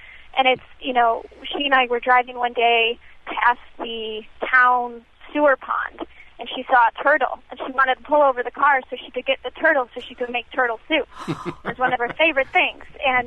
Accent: Buffalo, New York, United States; I'm 25. I was born and raised in Buffalo, but my mom is from Kansas.

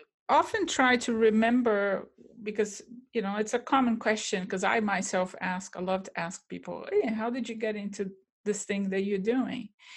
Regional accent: Brazil; And now I come from Brazil, and I would say that Brazil is pretty, in general, as a country and as a culture

